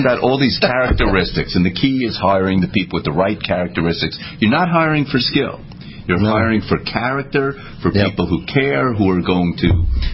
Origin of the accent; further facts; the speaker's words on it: New York, United States; I grew up in New York, and those aren't the ones... Those are alien to me.